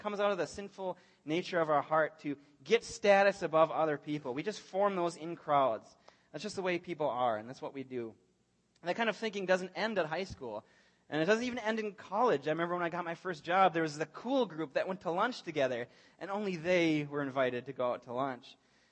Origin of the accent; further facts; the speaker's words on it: Blaine, Minnesota, United States; now in St. Francis, United States; And I grew up in Blaine. I grew up on 65 and 105th down there by Gasoline Alley. And before high school, I actually moved up to St. Francis, which is a lot like Blaine